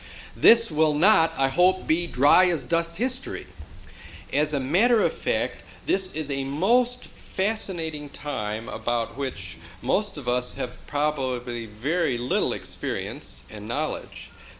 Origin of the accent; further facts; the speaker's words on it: Portland, Oregon, United States; I come from Portland, Oregon.